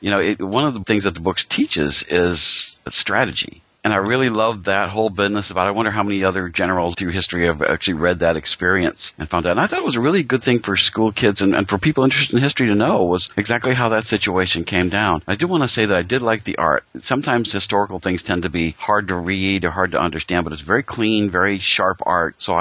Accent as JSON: {"language": "English", "country": "United States", "said": "As an American, I wasn't offended by the general."}